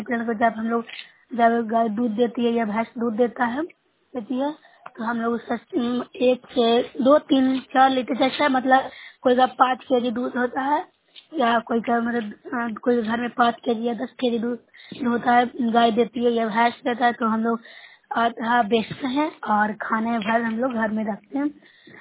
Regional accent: Bihar, India; मैं नौसा प्रखंड से हूँ, जिला नालंदा से।

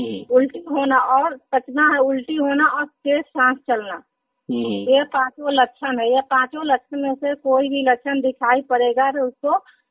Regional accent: Patahi, Bihar, India; मैं पताही पंचायत के रहने वाली हूँ।

